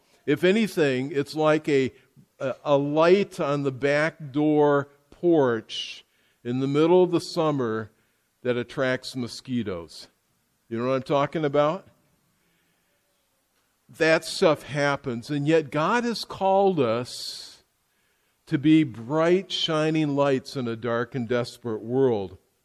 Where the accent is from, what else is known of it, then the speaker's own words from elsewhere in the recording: United States; Now, I'm still an American.